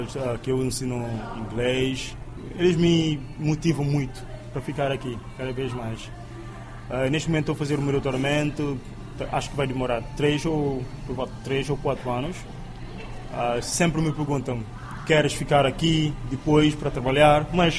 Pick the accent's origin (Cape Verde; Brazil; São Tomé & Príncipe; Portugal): Cape Verde; Em Cabo Verde temos praticamente 27 todos os dias. Faz muito calor, mas não como aqui. Eu sou da África